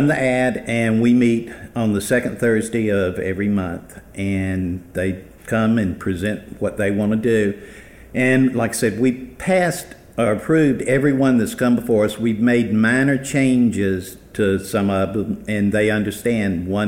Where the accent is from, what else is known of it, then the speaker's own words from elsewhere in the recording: Evans, Georgia, United States; I grew up in Columbia County in Evans, Georgia.